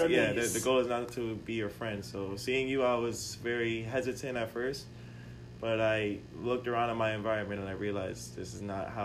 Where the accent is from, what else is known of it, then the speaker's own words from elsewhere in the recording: Newark, New Jersey, United States; So coming into Belleville, I was a very once again I'm from Newark, so the normal stuff that we used to do in Newark was not really tolerated in Belleville.